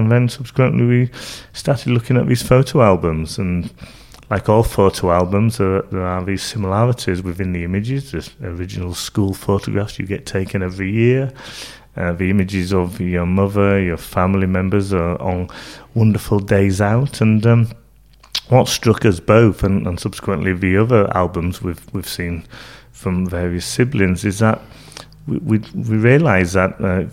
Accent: Leeds, Yorkshire and the Humber, United Kingdom; also born or lived in Manchester; I grew up in Leeds, but it wasn't until I was a lot older, in my late teens, that I realised I was born in Manchester

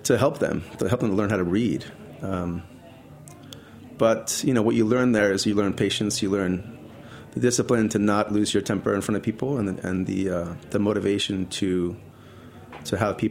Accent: New Jersey, United States; Yeah, I grew up in New Jersey.

